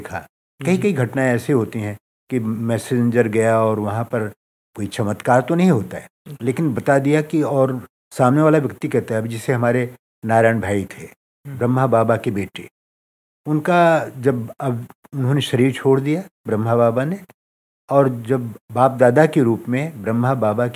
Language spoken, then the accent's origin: Hindi; Sultanpur, Uttar Pradesh, India; वहाँ के यूपी में, मैं सुल्तानपुर का रहने वाला हूँ